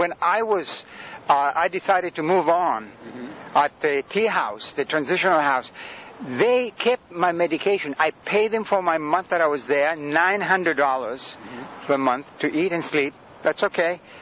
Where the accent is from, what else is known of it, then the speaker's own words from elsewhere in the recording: Sudan; first language Greek; English is a second language; I'm not from this country. I'm from the Sudan.